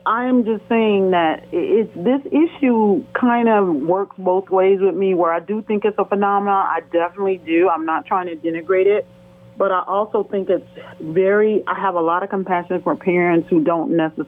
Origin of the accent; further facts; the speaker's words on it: Midwest, United States; I mean, being a Midwesterner myself